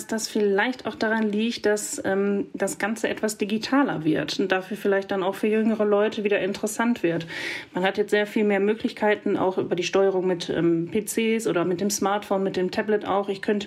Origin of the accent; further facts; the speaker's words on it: North Rhine-Westphalia, Germany; Weil das ein Teil meiner Heimat ist und ich diese Strecke hier auch noch mit dem Museumszug nachfahren kann und das unheimlich gerne mache. Das verbindet tatsächlich was das Ruhrgebiet ausmacht